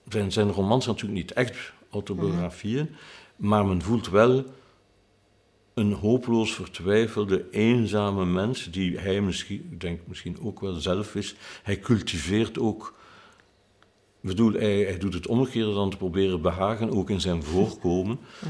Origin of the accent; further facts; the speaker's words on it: Belgium; accent: Belgian; Op een bepaald moment sprak ik Frans als een Fransman. Nu ben ik weer 18 jaar hier in Brussel en mijn Belgisch accent moet u er maar bij nemen.